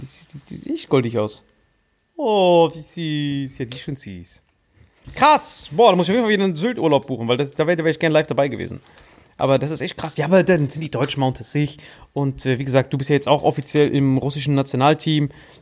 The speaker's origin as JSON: {"language": "German", "country": "France", "said": "als Französin ist es ja immer schwierig, wenn die sagt, ja, wir sind rechts."}